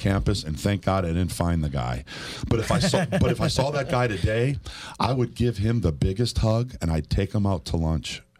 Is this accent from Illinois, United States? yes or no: no; Milwaukee, Wisconsin, United States; And see, it's deeper than that because I'm from Milwaukee. I was born and raised with the Packers.